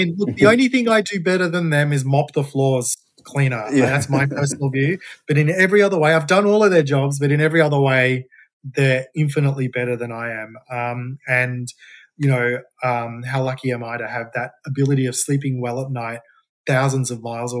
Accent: Australia; one of the proud things that I think we share as Australian whiskey distillers particularly is that innovation's kind of baked into our legislation.

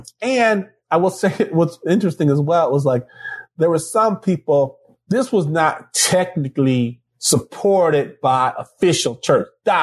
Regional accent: Marlette, Michigan, United States; also born or lived in Detroit; But I was born in Detroit. I lived there until I was five until we moved to the thumb of Michigan.

